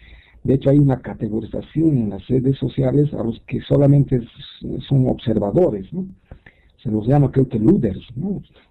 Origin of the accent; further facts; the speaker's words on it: Bolivia; Yo como boliviano me siento muy mal cuando lo digo esto, que mi país es el que está en el último lugar